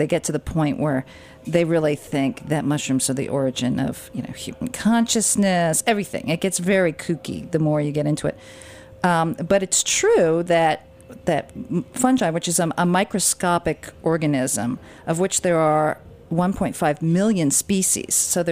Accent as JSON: {"language": "English", "town": "Westchester", "region": "New York", "country": "United States", "tie": "born or raised there", "said": "I grew up in Westchester. My dad's an Italian"}